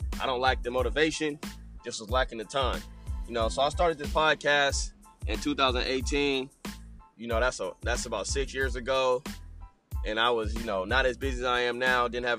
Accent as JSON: {"language": "English", "town": "Berkeley", "region": "California", "country": "United States", "tie": "born or raised there", "said": "So I come from Berkeley, California. You know, I grew up rough"}